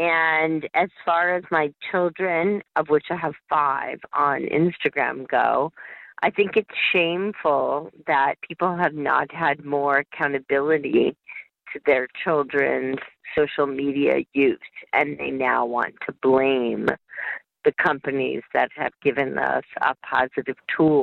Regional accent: Covina, California, United States; I'm from Covina, California.

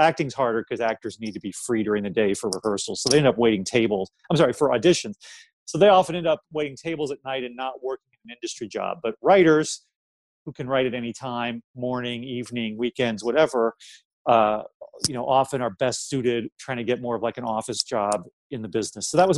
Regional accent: Ohio, United States; I grew up in Ohio

